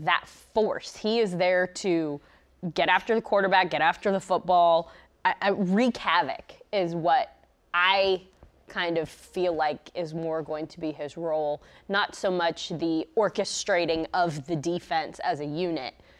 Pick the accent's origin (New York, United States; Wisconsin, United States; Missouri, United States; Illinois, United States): Missouri, United States; I'm from Missouri. It's not like there's water there.